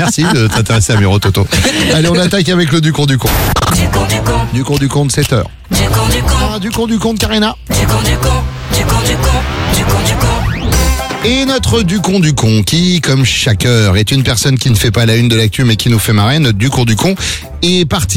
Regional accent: Nouvelle-Aquitaine, France; comme on dit chez moi en Charente-Maritime, j'étais benaise.

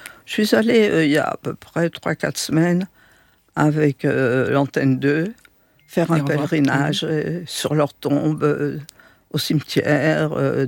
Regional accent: Vendôme, Centre-Val de Loire, France; born there; si je suis née à Vendôme, ce n'est pas pour rien, c'est la plus belle région de France.

